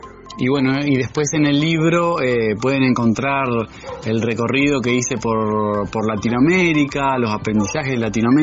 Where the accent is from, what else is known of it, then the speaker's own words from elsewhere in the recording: Fisque Menuco, Río Negro, Argentina; Y sí, soy de acá de Fisque, estudié psicología en Rosario.